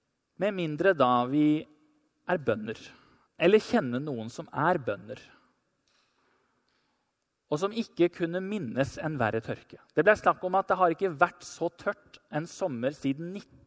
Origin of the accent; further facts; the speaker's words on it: Telemark, Norway; I Telemark, der jeg er fra, der var jeg 2 uker i juli